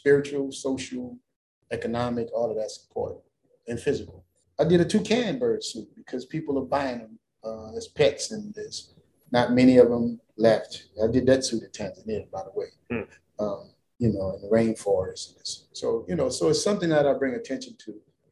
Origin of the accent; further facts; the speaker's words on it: New Orleans, Louisiana, United States; I'm from the Ninth Ward, which is downtown, so it's quite natural.